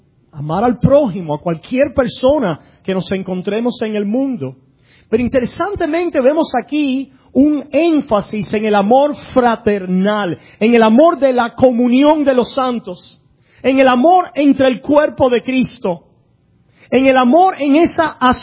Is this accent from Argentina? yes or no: no; Cuba; moved away; yo hablo de mi experiencia como cubano. Me acuerdo cuando yo llegué a este país